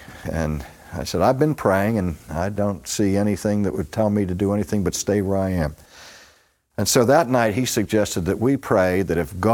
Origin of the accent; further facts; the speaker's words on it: Pittsburgh, Pennsylvania, United States; When I grew up in Pittsburgh, this kid that lived up the street from me, who was 4 years older than I was Eddie McIlvaine.